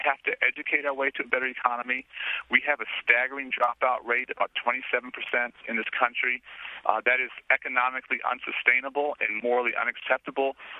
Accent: Illinois, United States; including the state I'm from Illinois

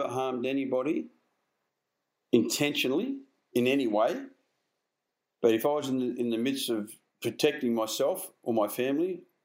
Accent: Melbourne, Victoria, Australia; up here it's different because I came from Melbourne to Sydney.

